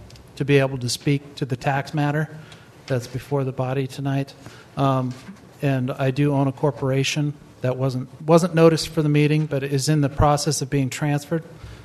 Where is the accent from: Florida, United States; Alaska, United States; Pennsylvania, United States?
Alaska, United States; Sitka; I'm from Sitka.